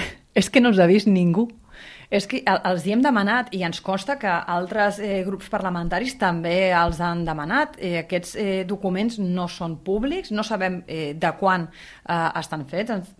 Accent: Catalonia, Spain; Jo vinc del Camp de Tarragona

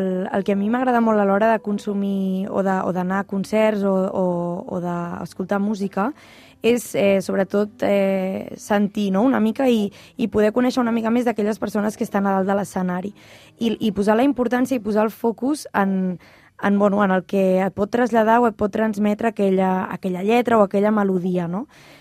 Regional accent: Matadepera, Catalonia, Spain; sóc de Matadepera, però vaig estar un parell o tres d'anys a Barcelona.

